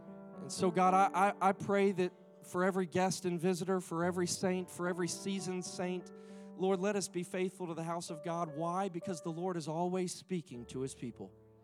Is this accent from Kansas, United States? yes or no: no; Appleton, Wisconsin, United States; I grew up in Appleton, Wisconsin, and I'm a long way from Appleton here in the great state of North Carolina